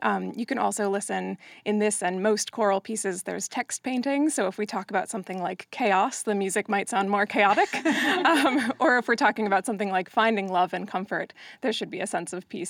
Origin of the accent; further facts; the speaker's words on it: New Jersey, United States; moved away as an adult; now in Los Angeles, United States; I'm from New Jersey originally, so I'm an East Coaster, and I moved to Los Angeles for grad school and have been there for about 10 years.